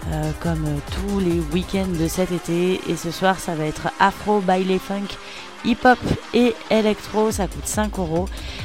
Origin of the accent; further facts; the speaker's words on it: Spain; French is a second language; Je suis espagnole et je sais pas rouler les R, hein, ça craint